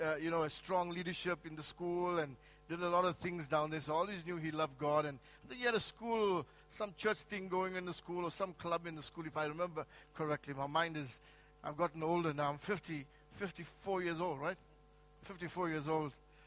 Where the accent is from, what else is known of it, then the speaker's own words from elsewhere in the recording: Chatsworth, Georgia, United States; also born or lived in Asheville; I'm a Chatsworth boy. All of you people know Chatsworth, right? I was raised there. I was born in Asheville. I was raised in Chatsworth all my life. So I was a Chatsworth boy.